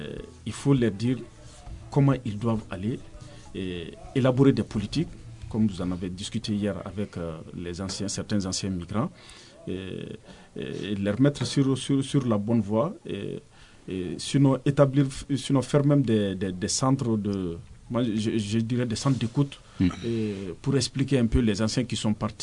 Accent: Kayes, Mali; Donc c'est dire que partir, en fait, chez nous, à Kaï, c'est pas un gros problème.

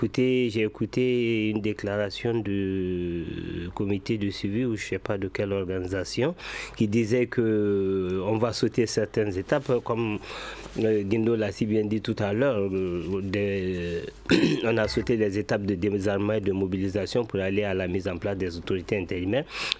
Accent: Mali; en tant que Malien

